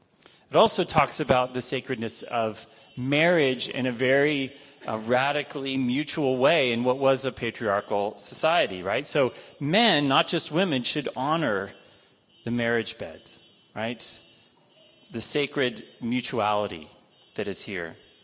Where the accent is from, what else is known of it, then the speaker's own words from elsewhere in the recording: California, United States; now in Minnesota, United States; Now, I grew up in California in a dry climate, unlike Minnesota this year, right, where we've had so much water.